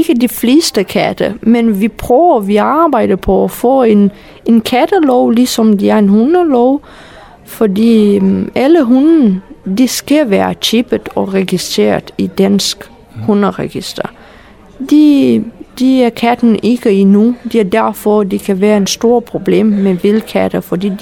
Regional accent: Romania; Danish is a second language; now in Denmark; Fra nordøste del af Rumænien.

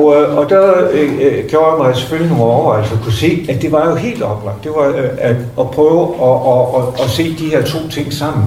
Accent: Vodskov, North Denmark Region, Denmark; jeg kommer fra Vodskov i Vendsyssel

